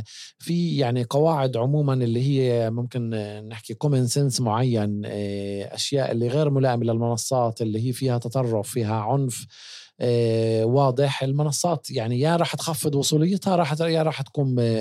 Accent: Palestine; في طبقتين من إدارة مضمون اللي إحنا كفلسطينيين نتعرض لها

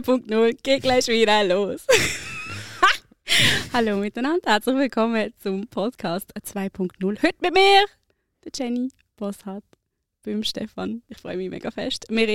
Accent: Basel, Basel-Landschaft, Switzerland; 27 Jahre alt. Ich komme aus Basel, also eigentlich aus dem Baselbiet.

